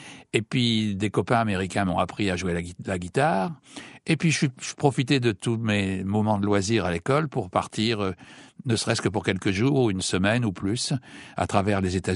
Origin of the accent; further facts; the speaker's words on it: Madagascar; born there; also born or lived in Saint-Pierre-et-Miquelon / Cameroon; Il a vécu en Algérie, à Djibouti, c'est comme ça que je suis né à Madagascar. Et puis, on est allé ensuite à Saint-Pierre-et-Miquelon, et puis ensuite au Cameroun.